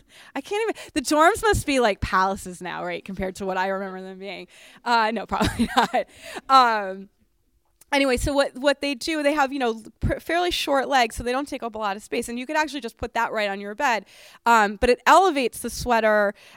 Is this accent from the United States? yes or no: yes; Boston, Massachusetts, United States; I grew up in Boston, and my friend Josh is from the Boston area, and he loves sweaters.